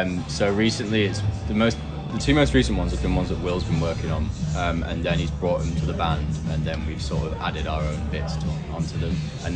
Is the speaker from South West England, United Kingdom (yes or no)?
no; Brighton, South East England, United Kingdom; I came from Brighton, so that's where I live currently.